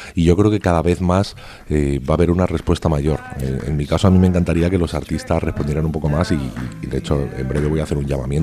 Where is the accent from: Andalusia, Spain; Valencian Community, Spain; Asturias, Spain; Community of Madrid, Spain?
Community of Madrid, Spain; Madrid; Claro, yo soy madrileño